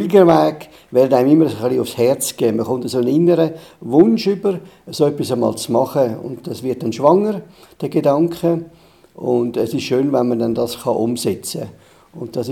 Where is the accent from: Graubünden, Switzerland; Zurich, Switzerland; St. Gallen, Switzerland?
Zurich, Switzerland; Zürich; Ich bin in Zürich aufgewachsen